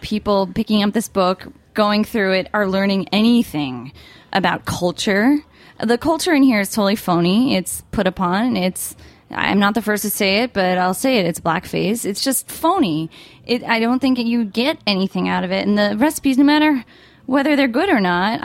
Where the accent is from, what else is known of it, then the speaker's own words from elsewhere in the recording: New Jersey, United States; I'm from Jersey, so I don't know. This is just, this is kind of normal to me is what I meant.